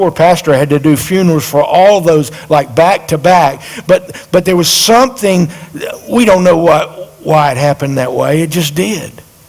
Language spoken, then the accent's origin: English; Dillon, South Carolina, United States; There was another lady in our little town. I was raised in Dillon, South Carolina